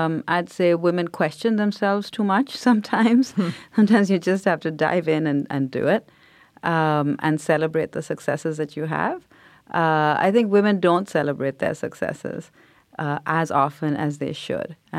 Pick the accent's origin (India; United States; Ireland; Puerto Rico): India; growing up in India, I was always told, be very quiet.